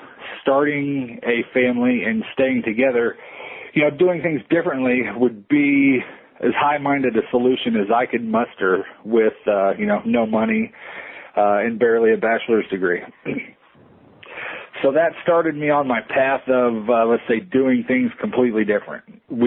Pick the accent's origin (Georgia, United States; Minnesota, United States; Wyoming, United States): Wyoming, United States; Casper; born there; I was born in Casper, Wyoming.